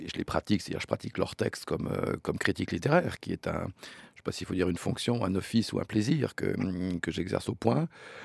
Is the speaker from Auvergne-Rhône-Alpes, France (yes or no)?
yes; Lyon, Auvergne-Rhône-Alpes, France; je souhaiterais faire remplacer le home sur le pommeau par un lion parce que je suis natif de Lyon.